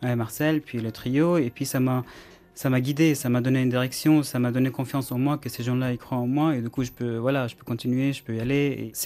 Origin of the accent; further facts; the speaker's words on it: Qatar; j'ai grandi dans un endroit, enfin au Qatar pour préciser. En fait, je suis né au Qatar. Je suis d'origine palestinienne, mais mes parents, ils ont émigré au Qatar il y a longtemps. Donc, je suis né là-bas